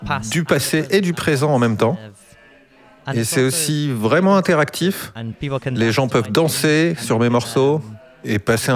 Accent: Kendal, North West England, United Kingdom; French is a second language; Je viens de Kendal, en Cambria, qui est en Angleterre.

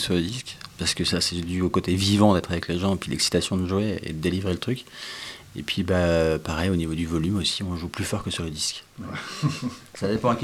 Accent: Lyon, Auvergne-Rhône-Alpes, France; On est tous de Lyon, en fait. C'est vraiment de Lyon, principalement, voilà, sans détailler.

